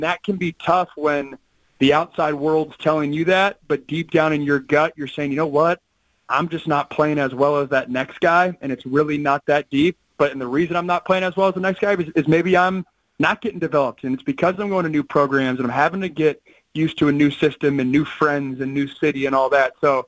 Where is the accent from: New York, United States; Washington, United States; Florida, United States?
Washington, United States; Seattle; obviously I was from the Seattle area.